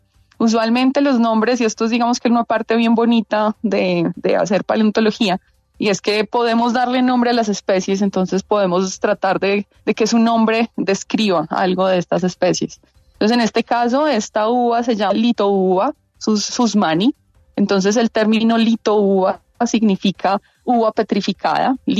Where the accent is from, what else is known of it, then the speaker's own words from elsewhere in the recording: Medellín, Antioquia, Colombia; Yo soy de Medellín, yo nací y crecí en Medellín